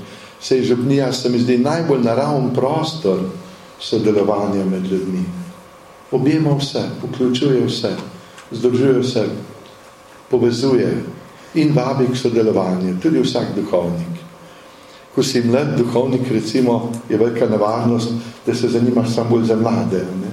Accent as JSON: {"language": "Slovenian", "region": "Zasavje", "country": "Slovenia", "tie": "born or raised there", "lives_now": "Stara Loka, Slovenia", "said": "In sem iz Zasavja doma, to se pravi, z drugega konca. Sem pa zdaj že 12 let tudi na Gorenjskem"}